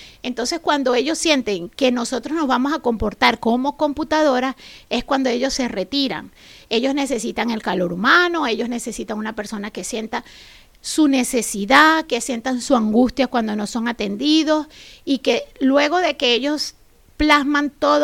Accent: Venezuela; En mi país, en Venezuela, era agente de seguros durante 6 años

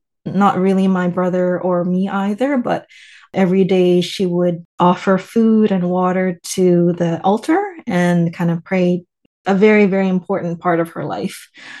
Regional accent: Thailand; Well, there weren't any Buddhist temples near where we live. We're from Thailand and Southeast Asia, so it's a different kind of thing.

